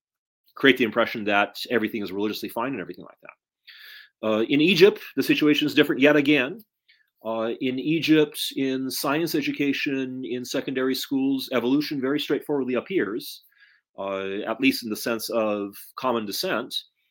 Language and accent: English; Turkey; I come from Turkey